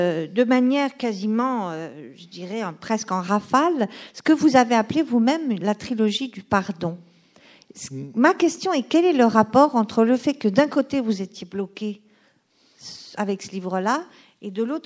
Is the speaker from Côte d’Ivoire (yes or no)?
no; France; moved away as an adult; now in Canada; suis arrivée ici en 98, en été, à l'automne